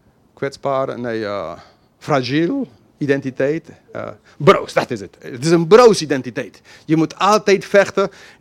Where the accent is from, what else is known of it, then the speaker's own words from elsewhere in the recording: United Kingdom; now in Netherlands; ik ben blij om Brits te zijn. Maar ik ga niet door mijn hele leven zeggen, ik ben Brits. Nee, het is een deel van mijn identiteit. Vanaf baby heb ik een Britse paspoort.